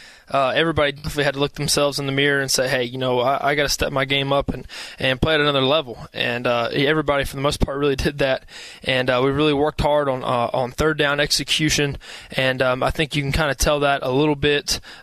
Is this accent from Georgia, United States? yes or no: yes; Georgia, United States; growing up in Georgia, being a Falcons fan